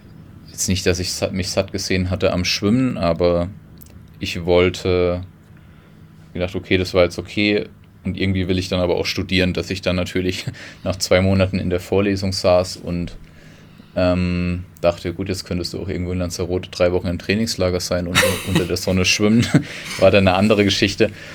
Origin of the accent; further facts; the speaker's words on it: Weilheim, Germany; born there; Und also ich bin gebürtig aus Weilheim